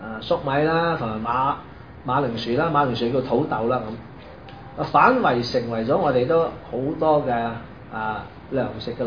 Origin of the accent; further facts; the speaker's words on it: Guangdong, China; 我哋廣東人已經好充足嘅水喎，即係鄉下都係咁樣樣嘅生活習慣